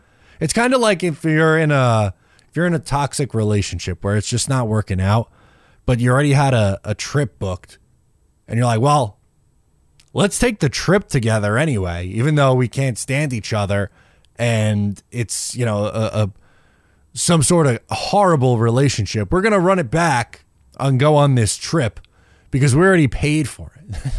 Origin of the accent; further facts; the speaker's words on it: Long Island, New York, United States; I'm from Long Island and I'm a celiac, so I can't even eat that anyway.